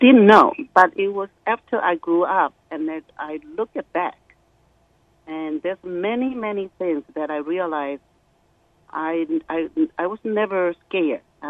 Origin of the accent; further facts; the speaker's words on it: Taichung, Taiwan; I was born and grew up in Taiwan, in the very central part of Taiwan called Taichung, a small village which is very close to a famous tourist place called Samwon Lake.